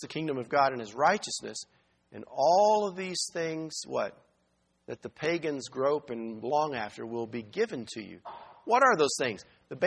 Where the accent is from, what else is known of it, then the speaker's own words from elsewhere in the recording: Texas, United States; I come from Texas. It's either amen or this.